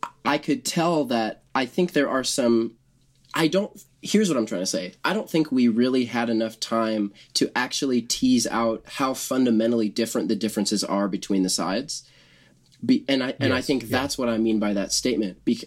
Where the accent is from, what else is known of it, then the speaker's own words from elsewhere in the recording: Canada; Admirable. I'm Canadian, so.